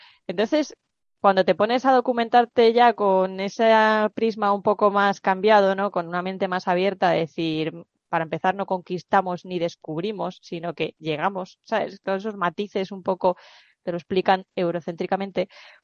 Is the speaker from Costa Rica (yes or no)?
no; Spain; nosotros, como españoles que somos